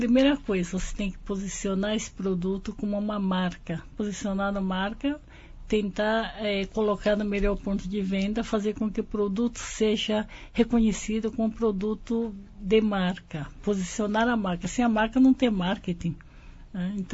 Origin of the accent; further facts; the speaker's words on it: Brazil; Eu sou brasileira.